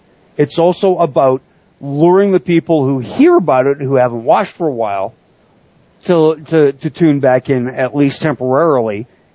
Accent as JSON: {"language": "English", "country": "Canada", "said": "Jericho, Canadian, we're Canadian fans, that type of idea."}